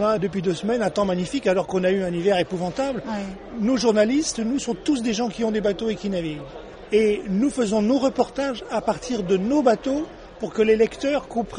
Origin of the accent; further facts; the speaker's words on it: Toulon, Provence-Alpes-Côte d'Azur, France; born there; now in Sète, France; Moi, je suis né à Toulon. J'habite Sète. C'est mon bassin de navigation habituel.